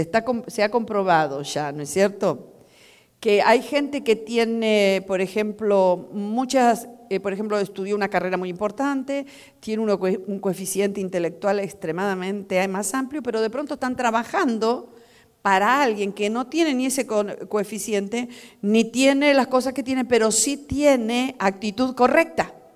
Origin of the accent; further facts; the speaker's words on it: Argentina; yo también vine de Argentina, pasando necesidad en Argentina.